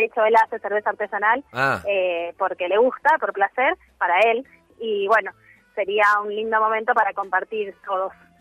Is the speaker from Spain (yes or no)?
no; Mar del Plata, Buenos Aires Province, Argentina; now in Buenos Aires, Argentina; Mis padres somos de Mar del Plata, pero por cuestiones laborales nos fuimos disipando por el país y él vivía en Córdoba y yo acá en Buenos Aires.